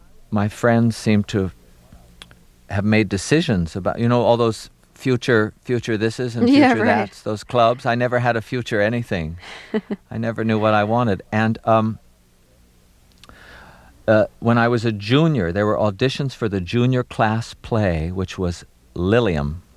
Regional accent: Baltimore, Maryland, United States; accent: Baltimore; I decided when I was working on 52 Pickup to use my Baltimore accent because I thought it would make the man more dangerous

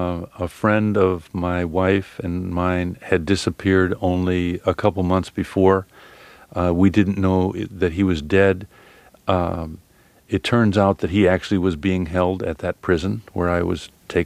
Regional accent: United States; I'm a journalist, I'm protected because I'm an American

